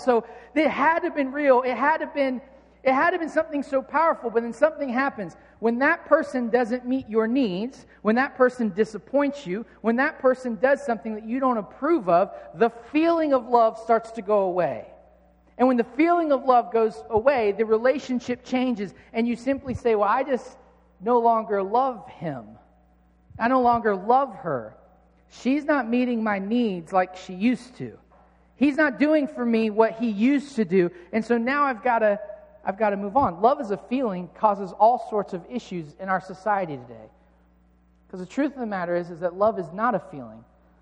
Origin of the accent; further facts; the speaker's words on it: United States; because I'm not Greek. I'm an American. I speak American.